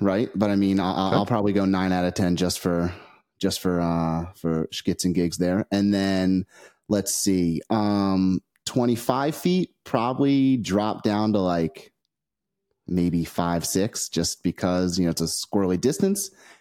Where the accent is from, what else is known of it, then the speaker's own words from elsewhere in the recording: New Jersey, United States; moved away as an adult; now in Lynchburg, United States; So I grew up in Northern New Jersey, moved down here in about 2009 and been here ever since.